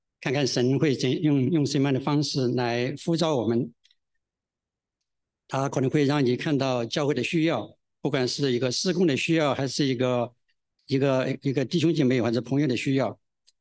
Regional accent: China; 我想我们中国人其实差不多和所有人都要对我们的身子非常非常的爱惜。

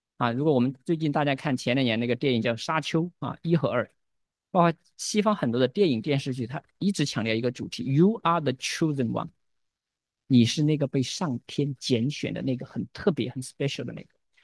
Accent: China; 我们中国人有句话说：“此心安处是吾家。”

